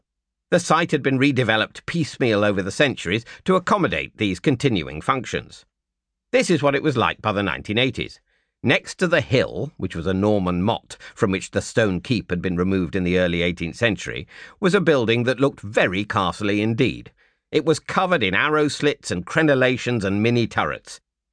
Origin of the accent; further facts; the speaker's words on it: Oxford, South East England, United Kingdom; I grew up in Oxford, and as a fan of castles, it had always seemed weird to me that this otherwise extremely historical city didn't seem to have a proper one.